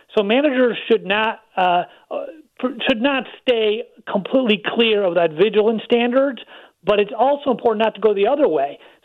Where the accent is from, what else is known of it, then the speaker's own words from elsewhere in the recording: Michigan, United States; Well, I'm from Michigan, and it's our last hope in the Big Ten, so I'll leave it at that.